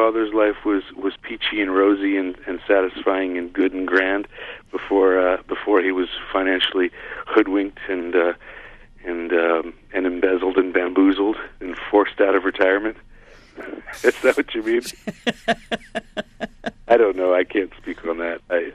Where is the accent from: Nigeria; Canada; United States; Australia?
Canada; moved away; being a Canadian who doesn't live in Canada anymore